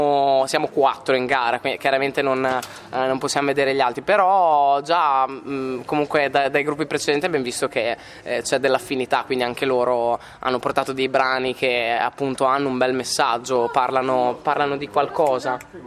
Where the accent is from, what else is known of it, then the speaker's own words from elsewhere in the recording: Bologna, Emilia-Romagna, Italy; Noi siamo di Bologna